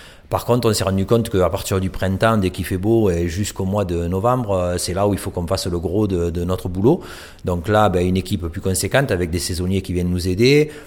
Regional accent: Provence-Alpes-Côte d'Azur, France; Moi, j'amène un petit peu de ma cuisine provençale, parce que je suis originaire du Sud-Est, j'amène un peu mon côté provençal dans mon assiette

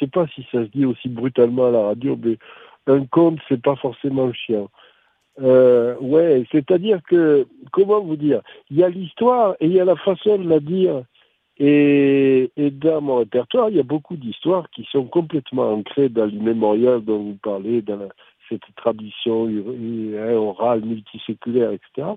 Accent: south of France, France; accent: Midi; Alors, et mon accent est du Midi, et j'ai cessé de jouer avec l'autre accent qui est l'accent, on va dire, l'accent télévision ou l'accent radio

